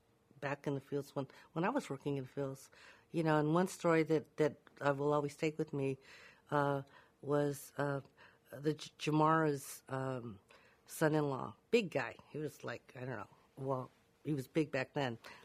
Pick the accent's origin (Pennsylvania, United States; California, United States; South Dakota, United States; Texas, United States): California, United States; Delano; I grew up in a little camp, sort of, with a Mexican family.